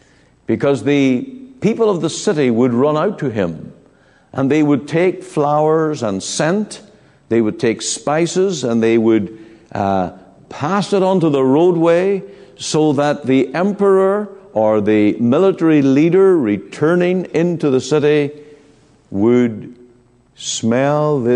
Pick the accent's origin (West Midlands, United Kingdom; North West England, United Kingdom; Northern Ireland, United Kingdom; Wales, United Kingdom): Northern Ireland, United Kingdom